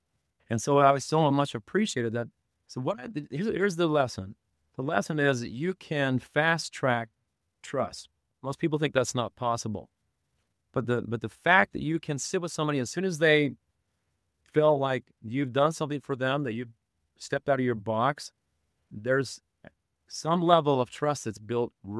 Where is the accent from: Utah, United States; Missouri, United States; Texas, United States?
Utah, United States; No, I grew up in Utah.